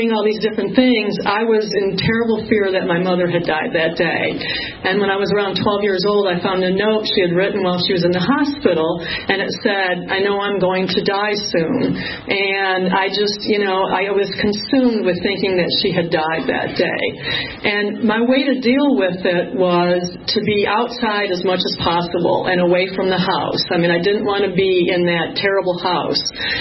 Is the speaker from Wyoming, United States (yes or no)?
no; Michigan, United States; born there; I was born in Michigan, and I'm the oldest of five kids.